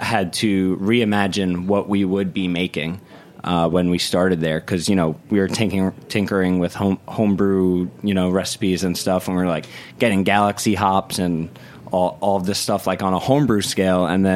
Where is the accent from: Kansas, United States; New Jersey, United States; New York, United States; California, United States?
New York, United States; from Hudson Valley.